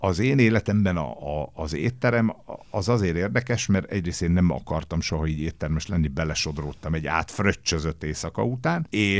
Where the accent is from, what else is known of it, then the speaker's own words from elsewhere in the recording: Újkígyós, Békés, Hungary; born there; Újkígyóson a szülőfalumban